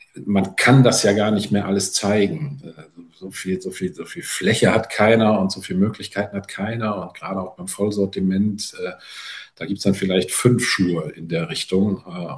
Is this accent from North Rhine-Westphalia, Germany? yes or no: yes; Düsseldorf, North Rhine-Westphalia, Germany; ich komme aus Düsseldorf